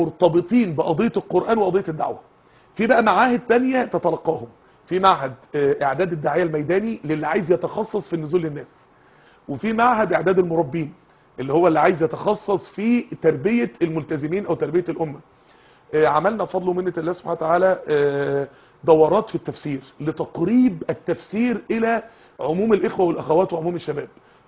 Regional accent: Egypt; السمن ده عندنا في مصر في القرى الفلاح يفطر سمن بلدي وينزل يفلح في الارض

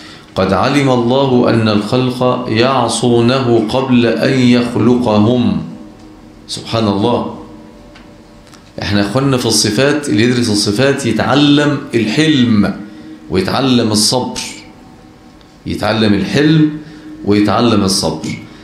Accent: Egypt; حته الذهب دي عندنا في مصر ثمنها مثلا يجي 300,000 جنيه دي يوميته

